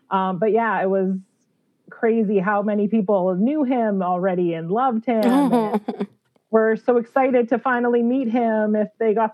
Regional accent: Alberta, Canada; I am an author from Alberta, Canada.

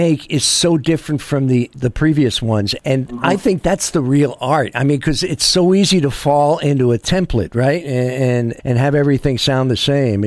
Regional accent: New York City, New York, United States; Ah, I'm from Manhattan. I grew up in Washington Heights.

